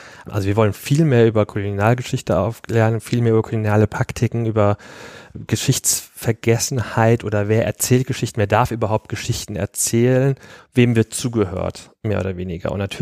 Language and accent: German; Germany; first language German; ich bin auch in Deutschland aufgewachsen, meine erste Sprache ist Deutsch, so, ich benutze das selbstverständlich, weil ich in diesem Land lebe